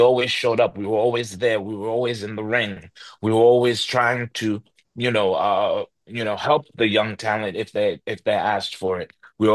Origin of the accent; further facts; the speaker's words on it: New York, United States; because we're both from New York